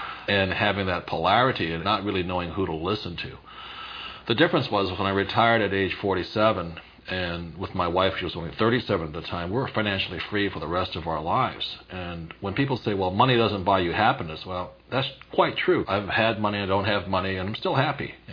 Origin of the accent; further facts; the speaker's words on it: Hawaii, United States; born there; Well, some of you know I was born in Hawaii, a fourth generation Japanese American, and my father was the head of education in the state of Hawaii